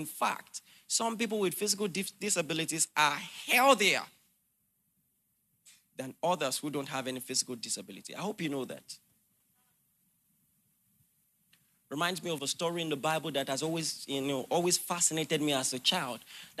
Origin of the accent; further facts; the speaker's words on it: Nigeria; And even as a Nigerian, you read 50 people died.